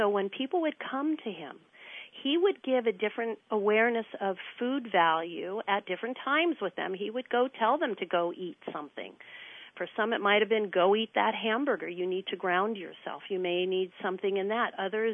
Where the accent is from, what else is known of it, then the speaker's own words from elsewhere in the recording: San Francisco, California, United States; growing up in San Francisco, a San Francisco kid with all my friends and going to the schools